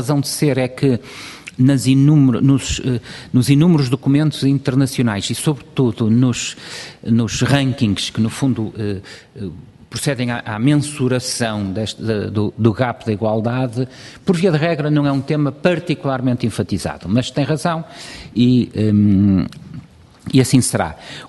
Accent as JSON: {"language": "Portuguese", "country": "Portugal", "said": "como português, fico muito feliz que assim seja"}